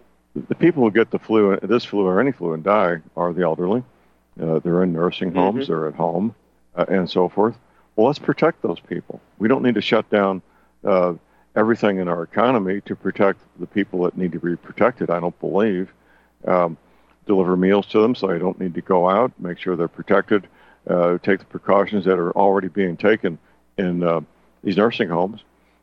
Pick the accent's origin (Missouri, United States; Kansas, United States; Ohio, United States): Missouri, United States; St. Louis; The Gateway Pundit, which is based out of my hometown, St. Louis